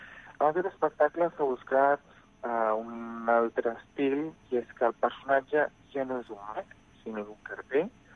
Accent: Bilbao, Basque Country, Spain; born there; és un nom basc, perquè jo vaig néixer a Bilbao

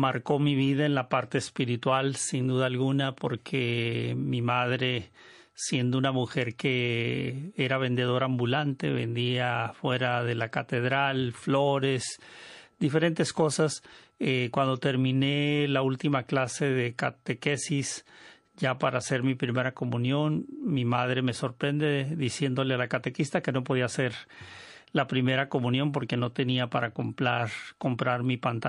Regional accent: Tijuana, Baja California, Mexico; born there; nací en Tijuana, Baja California, ciudad frontera con Estados Unidos. Dicen que allí es donde empieza la patria mexicana, es un dicho. Y ahí nací en una de unos suburbios muy pobres de Tijuana

